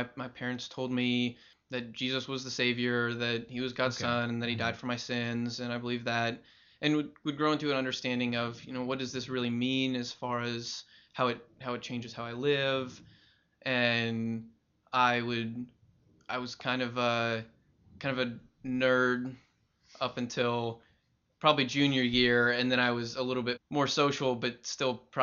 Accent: Kentucky, United States; I grew up in Northern Kentucky before I moved down to Louisville for university.

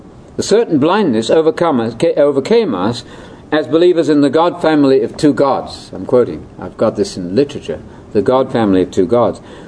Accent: United Kingdom; Being a Brit

